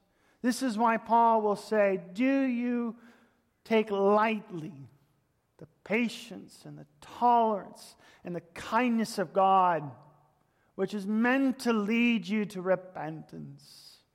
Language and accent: English; Spokane, Washington, United States; Growing up in the Pacific Northwest as a child, I loved the thunderstorms. I wish we had more in dry cities. In Spokane, we would get a few.